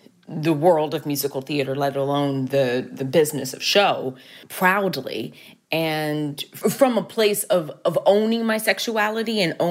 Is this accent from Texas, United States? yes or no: yes; Dallas, Texas, United States; I think that it took me much longer to come out because I'm from Dallas, Texas.